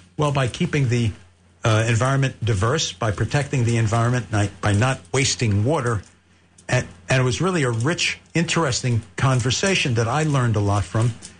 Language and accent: English; Queens, New York, United States; also born or lived in Bronx; I've been outnumbered since I was born in the Bronx and raised in Queens.